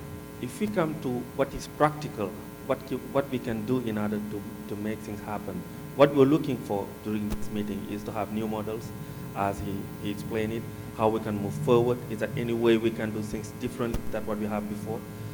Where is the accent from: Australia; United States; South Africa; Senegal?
Senegal; English is a second language; I'm from Senegal. My first foreign language is French. English is the second or third.